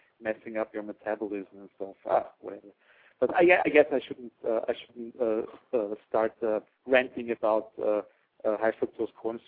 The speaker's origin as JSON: {"language": "English", "country": "Austria", "second_language": "English", "said": "So we are from Austria, and a good friend of mine recently started an art project"}